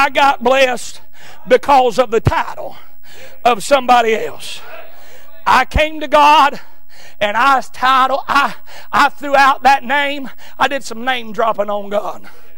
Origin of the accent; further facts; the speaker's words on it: Georgia, United States; I was raised in Southeast Georgia. I was raised in the country.